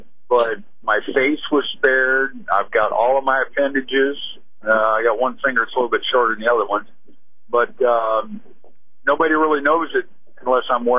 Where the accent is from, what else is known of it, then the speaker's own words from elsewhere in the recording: Jackson, Tennessee, United States; I'm family from Jackson, Tennessee.